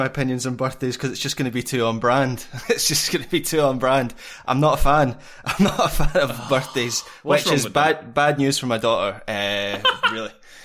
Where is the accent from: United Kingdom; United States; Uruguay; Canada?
United Kingdom; Scotland; I'm Scottish, what can I say? It's in the DNA.